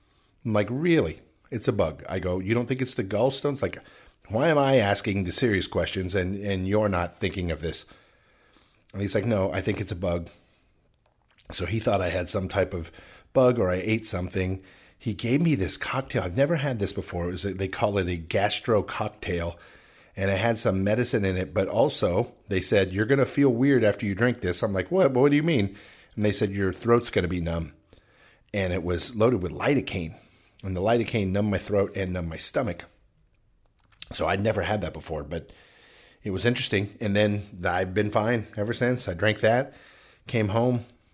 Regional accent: Alabama, United States; my mom is from Alabama. I'm from Alabama. The whole family's from Alabama

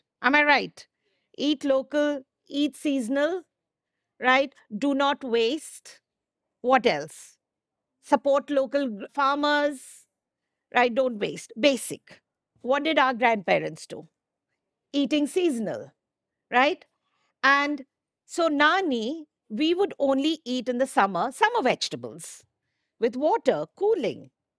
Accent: Gwalior, Madhya Pradesh, India; also born or lived in Calcutta; I was born in Calcutta and grew up in a place called Gwalior.

